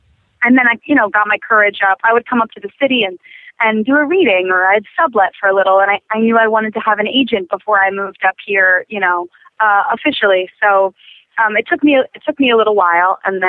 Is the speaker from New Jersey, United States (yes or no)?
no; Maryland, United States; I'm from Maryland. I'm from Howard County, Maryland, outside of Baltimore, about 20 minutes.